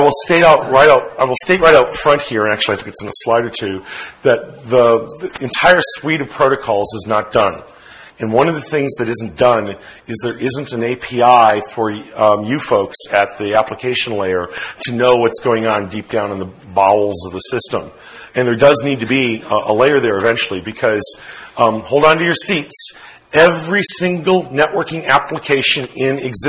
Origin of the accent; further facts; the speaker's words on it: United States; I'm an American, and I intend to be an American, and I intend to use that history